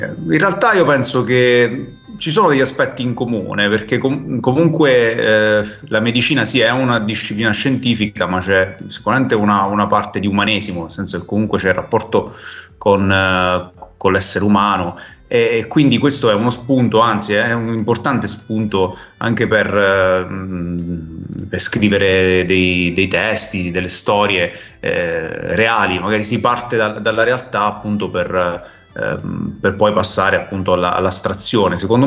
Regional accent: Termoli, Molise, Italy; io sono di Termoli sul mare, però in realtà ho anche delle origini un po' più verso l'interno, in provincia di Campobasso, Isernia, quindi sono un po' mare, un po' montagna.

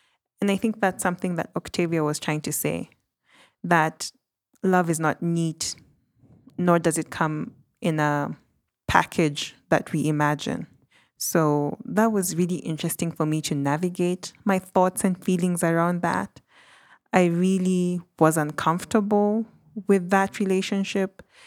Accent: Kenya; But being a Kenyan, the theme that really hit home and hit me hard is this factor of being internally displaced in your own country.

